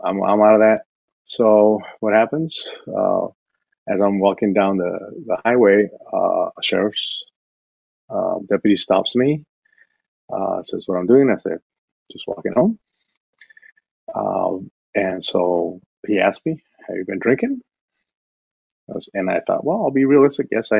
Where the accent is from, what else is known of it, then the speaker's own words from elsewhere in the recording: El Paso, Texas, United States; I'm from El Paso, Texas, which is primarily Latino, American, and Mexican immigrant too.